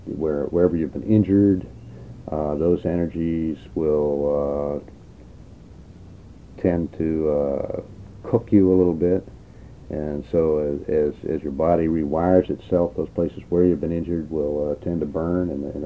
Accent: Scotland, United Kingdom; Being a Scot and having druidic kind of ancestry, I fooled around with some oak trees and things like that.

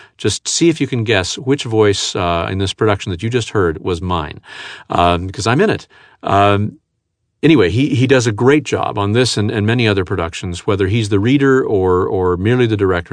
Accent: United States; And I accept that. I'm an American.

